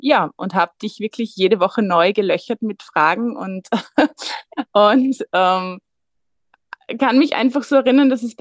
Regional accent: Austria; Ich komme aus Österreich. Das wird man vermutlich hören ein bisschen.

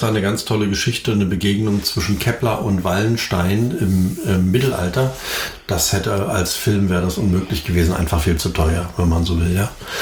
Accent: East Germany, Germany; Ich habe immer Kater gesagt, aber ich bin Ostdeutscher.

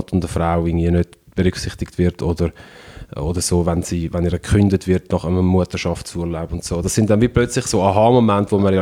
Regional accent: Switzerland; ich bin in der Schweiz aufgewachsen

